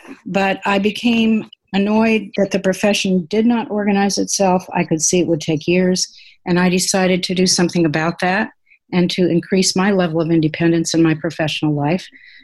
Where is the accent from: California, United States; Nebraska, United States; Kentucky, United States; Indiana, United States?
California, United States; Whittier; In the town of Whittier, which is a suburb of Los Angeles.